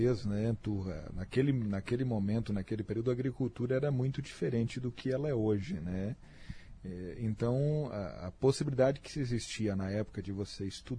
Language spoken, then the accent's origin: Portuguese; Passo Fundo, Rio Grande do Sul, Brazil; born there; eu não nasci em Amaral, né? Eu nasci em Passo Fundo. E aonde minha família morava hoje pertence a Mato Castelhano.